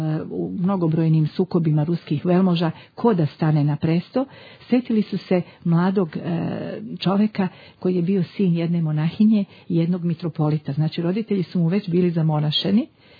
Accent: Serbia; ja sam iz Srbije, ja sam Srpkinja.

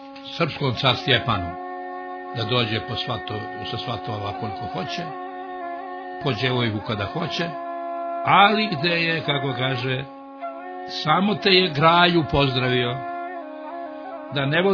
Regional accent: Montenegro; kao kod nas u Morači Šćepan

